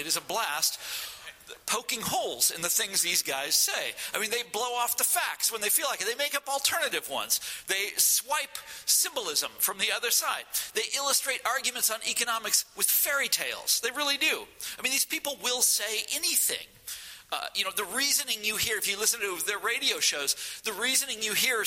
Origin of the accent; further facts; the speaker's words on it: Kansas, United States; For what we call, I'm from Kansas, for what we call out there, calamity howlers.